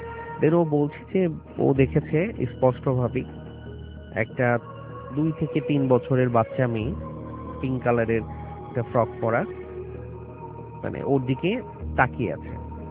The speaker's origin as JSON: {"language": "Bangla", "town": "Dhaka", "region": "Dhaka Division", "country": "Bangladesh", "said": "পুরান ঢাকা সূত্রাপুর থেকে এসেছি।"}